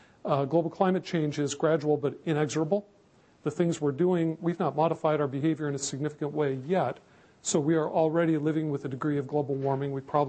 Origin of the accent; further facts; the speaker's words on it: Alaska, United States; No, it's cold here. I grew up in Alaska.